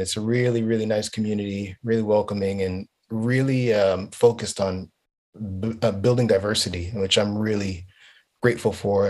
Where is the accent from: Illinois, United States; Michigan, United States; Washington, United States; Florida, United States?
Florida, United States; Miami; now in Charlotte, United States; So I'm, I was born and raised in Miami, and just got here to Charlotte, North Carolina, back in the summer in June.